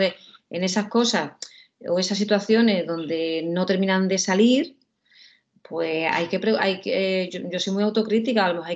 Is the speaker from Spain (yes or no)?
yes; Spain; somos aquí los españoles los que hemos desarrollado el tema de introducir las agujas